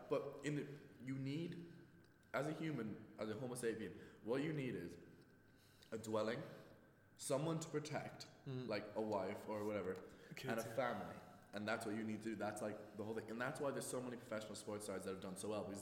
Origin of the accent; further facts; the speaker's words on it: United States; I'm 6 foot tall. I'm from America.